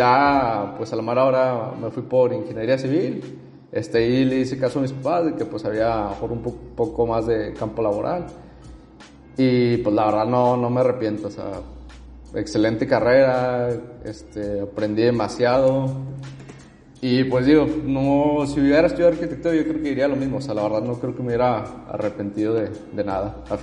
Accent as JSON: {"language": "Spanish", "town": "Monterrey", "region": "Nuevo León", "country": "Mexico", "tie": "born or raised there", "said": "Soy ingeniero civil, egresado de aquí de la Universidad Autónoma de Nuevo León. Nací y vivo aquí en Monterrey."}